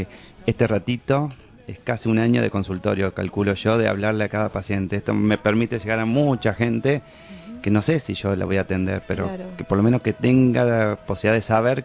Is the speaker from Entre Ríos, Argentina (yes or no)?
yes; Crespo, Entre Ríos, Argentina; Yo me iría allá, a Crespo, mi pueblo, en Entre Ríos, colonia alemana, 40.000 habitantes